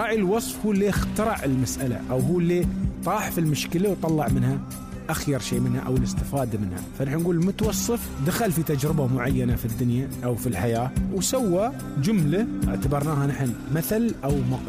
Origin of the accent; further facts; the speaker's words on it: United Arab Emirates; نحن في لهجتنا المحلية نقول أظخر.